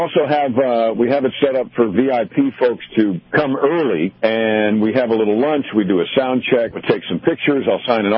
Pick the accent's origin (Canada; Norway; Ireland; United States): United States; New York; I was 18 from New York State